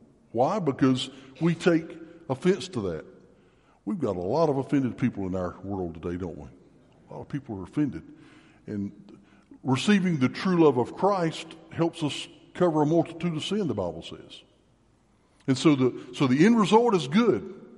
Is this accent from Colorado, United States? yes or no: no; Brunswick, Georgia, United States; I'm from Brunswick and I'm a nobody. Who's heard of Brunswick?